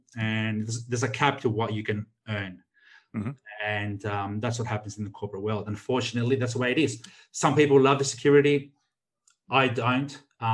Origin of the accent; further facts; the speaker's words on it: Australia; Like, you know, I came from Australia when you're on, you know, $80,000 to $100,000 plus.